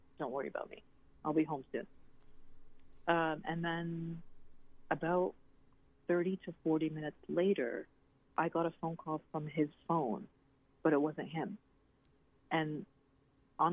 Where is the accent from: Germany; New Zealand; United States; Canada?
Canada; Egypt is not really my home country per se. I was born and raised in Canada.